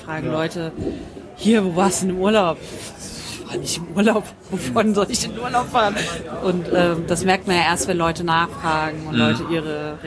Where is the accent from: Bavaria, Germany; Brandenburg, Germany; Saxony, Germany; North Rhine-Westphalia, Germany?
Saxony, Germany; Dresden; Ne, aus Dresden, noch schlimmer.